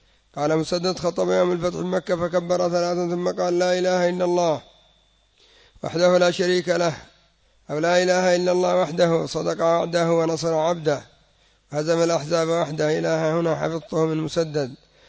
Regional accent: Yemen; الآن دية الميت يعني ربما ما تبلغ 20,000 ريال سعودي عندنا في اليمن

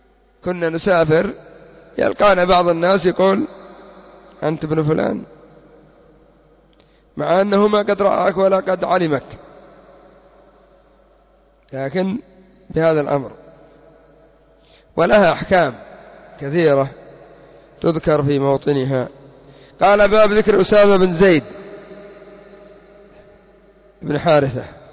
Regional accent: Yemen; القافة هو الذي يقولون عندنا في اليمن يعرف نقطة الدم

